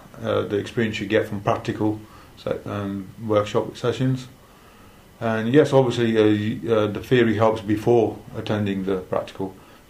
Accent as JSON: {"language": "English", "town": "Leicester", "region": "East Midlands", "country": "United Kingdom", "said": "I'm from Leicester."}